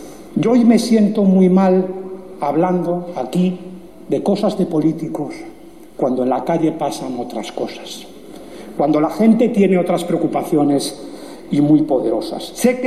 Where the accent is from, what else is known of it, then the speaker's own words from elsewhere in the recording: Santoña, Cantabria, Spain; la fiesta de Santoña, de mi pueblo, del pueblo de las anchoas.